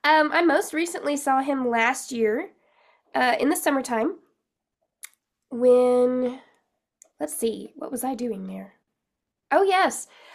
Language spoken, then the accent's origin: English; New Mexico, United States; Because we lived in New Mexico. I grew up in New Mexico.